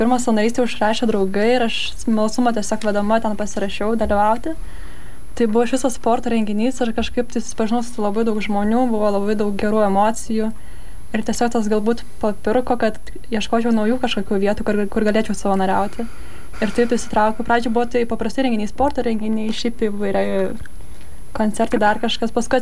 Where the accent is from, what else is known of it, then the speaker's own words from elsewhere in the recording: Vilnius, Vilnius County, Lithuania; now in Kaunas, Lithuania; dabar esu pirmam kurse. Šiaip esu iš Vilniaus, bet studijuoju Kaune.